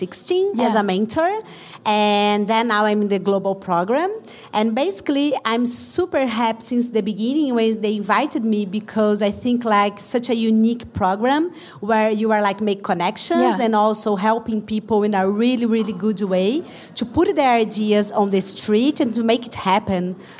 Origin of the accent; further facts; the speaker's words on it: Brazil; I'm from Brazil